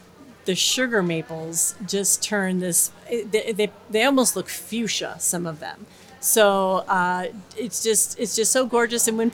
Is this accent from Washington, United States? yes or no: no; Milwaukee, Wisconsin, United States; now in Wausau, United States; I think my favorite thing about living in Wausau is how absolutely gorgeous it gets here in the fall. I'm originally from Milwaukee, and I thought it was very pretty there in the fall